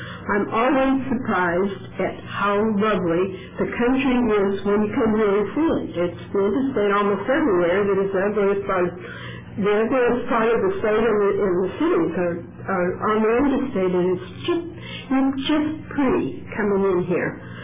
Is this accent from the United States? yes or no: yes; New England, United States; I grew up in New England. I am not a victim of geography